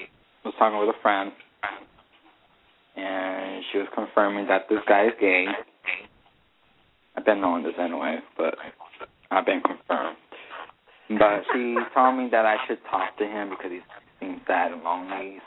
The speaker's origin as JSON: {"language": "English", "town": "New Britain", "region": "Connecticut", "country": "United States", "tie": "born there", "said": "I was born in New Britain, Connecticut."}